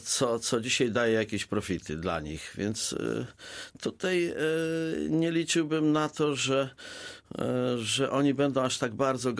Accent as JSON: {"language": "Polish", "town": "Żary", "region": "Lubusz Voivodeship", "country": "Poland", "said": "W Żarach, ja jestem z Żar, tak"}